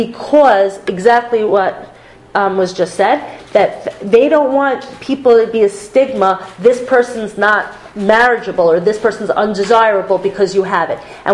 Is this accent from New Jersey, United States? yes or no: yes; New Jersey, United States; I mean, I grew up in New Jersey. They literally came to all the high schools and they test